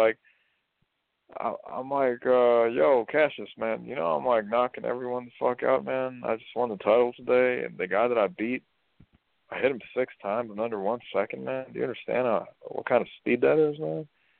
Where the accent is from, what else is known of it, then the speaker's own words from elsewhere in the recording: United States; born there; It's from, I was born in the States, and I started my boxing career in the States.